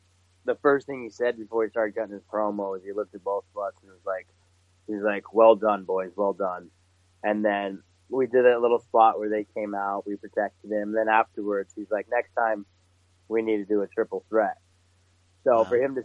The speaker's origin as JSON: {"language": "English", "town": "Kelso", "region": "Montana", "country": "United States", "tie": "born or raised there", "also_born_or_lived": "Boston", "said": "So I was born in Boston, but I was raised in Kelso, Montana my whole life."}